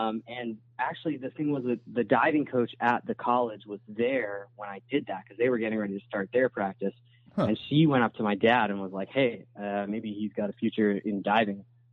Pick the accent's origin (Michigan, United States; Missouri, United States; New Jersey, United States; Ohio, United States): New Jersey, United States; Ewing; I grew up in Ewing, New Jersey.